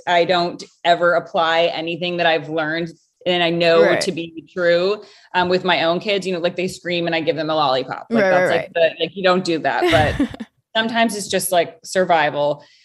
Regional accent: Rhode Island, United States; So originally I am from Rhode Island.

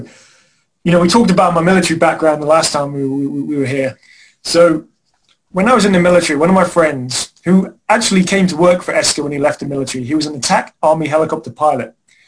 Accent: Norwich, East of England, United Kingdom; now in United States; I'm from Norfolk, the original Norfolk. I'm from Norwich, England. When I first came to the U.S. and I met my wife in a cornfield in Wisconsin, literally

